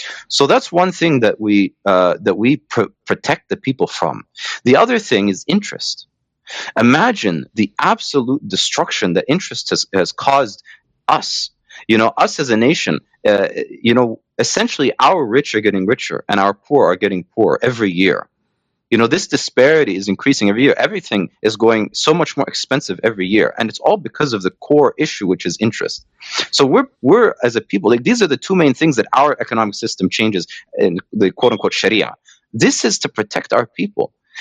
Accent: Canada; I'm not American. I'm Canadian, actually. I'm seventh generation Canadian. I've been, you know, my family's been here for seven generations now. And we're originally from Scotland.

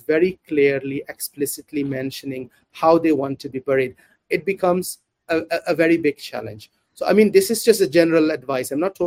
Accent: Netherlands; also born or lived in Pakistan; now in Ireland; lived approximately 14, 15 years of my life first few years in the Netherlands. So I grew up in the Netherlands. I then traveled to Pakistan, studied there, and came to Ireland. And I've been there for 20 years.

